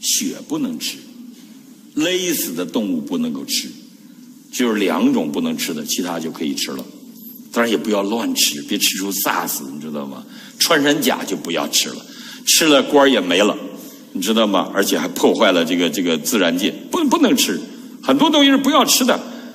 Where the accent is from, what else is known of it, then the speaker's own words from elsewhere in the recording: Guangdong, China; 尤其我们广东人，有句话说广东人没有不敢吃的